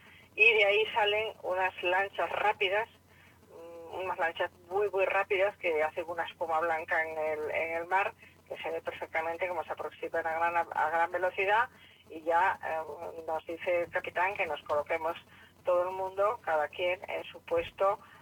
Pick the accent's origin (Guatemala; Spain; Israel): Spain; Santander, Cantabria; Porque yo que soy de Santander, estoy harta de ver barcos de pesca